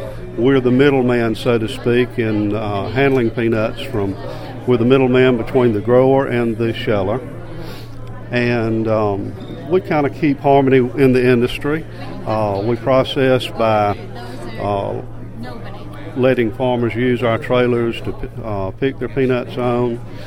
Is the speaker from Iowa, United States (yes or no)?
no; Bainbridge, Georgia, United States; Bainbridge, Georgia.